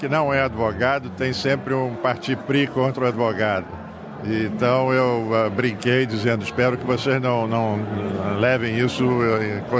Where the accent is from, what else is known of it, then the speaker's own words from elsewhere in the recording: Rio de Janeiro, Brazil; also born or lived in São Paulo / United States; Eu sou carioca, de Ipanema. Fui criado no Rio de Janeiro, depois de formado passei uns 2 anos e meio em São Paulo, já praticando direito como advogado formado, aí fui para os Estados Unidos